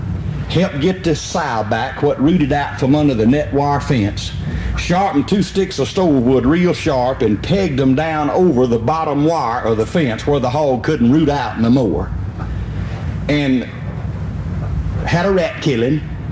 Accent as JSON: {"language": "English", "town": "Liberty", "region": "Mississippi", "country": "United States", "said": "I come from Route 4, Liberty, Mississippi. Now, that's 12 miles west of Macomb, Mississippi, 65 miles due northeast of Baton Rouge, Louisiana, and 116 miles due north of New Orleans, Louisiana."}